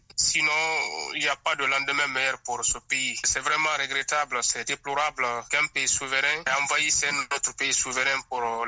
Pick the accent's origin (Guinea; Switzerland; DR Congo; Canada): Guinea; La Russie, elle est très bien présente en Afrique, notamment chez nous en Guinée.